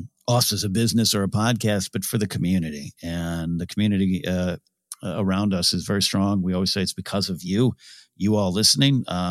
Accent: California, United States; Also, I'll be in my hometown, Central Coast, California, on November 4th and 5th

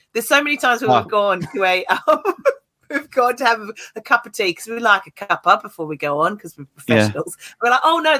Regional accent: Australia; when I was growing up in Australia, we used to have like what's it called, yard duty

